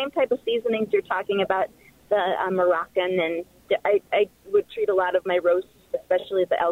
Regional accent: Milwaukee, Wisconsin, United States; moved away as an adult; also born or lived in Colorado; I grew up in Milwaukee and ended up moving out to Colorado when I was a young lady and spent most of my life out there and raised my kids.

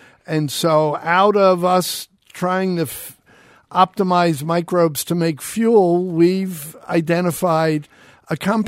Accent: New York City, New York, United States; I grew up in New York City.

